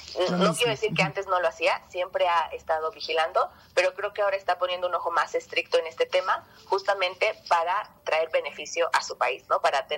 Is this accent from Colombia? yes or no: no; Mexico; Creo que no vamos a, como mexicanos, no vamos